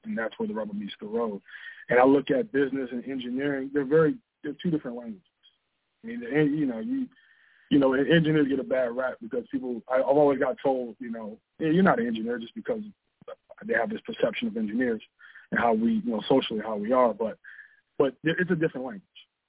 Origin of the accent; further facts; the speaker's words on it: Glendale, Maryland, United States; And, we both live in, we grew up in Glendale, and our parents still live in the same house